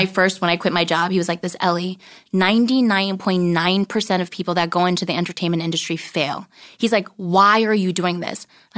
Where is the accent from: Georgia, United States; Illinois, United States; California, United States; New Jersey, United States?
New Jersey, United States; I grew up in New Jersey. Like, I never saw it.